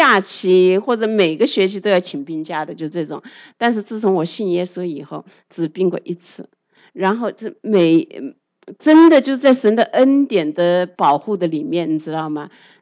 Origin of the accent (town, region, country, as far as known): China